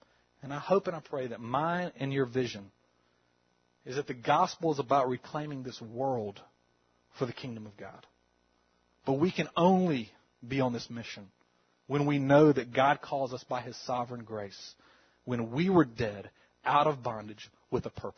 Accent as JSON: {"language": "English", "region": "North Carolina", "country": "United States", "said": "I'm so from North Carolina. It's not even funny."}